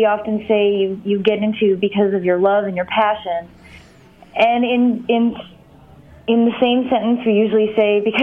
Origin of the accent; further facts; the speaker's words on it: Monroe, Michigan, United States; Well, I grew up in Monroe, Michigan